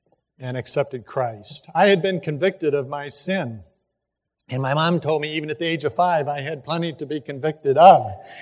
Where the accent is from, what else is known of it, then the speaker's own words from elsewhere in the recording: Dallas, Texas, United States; born there; I was born on March the 4th, 1944, in Dallas, Texas, where my father was in seminary.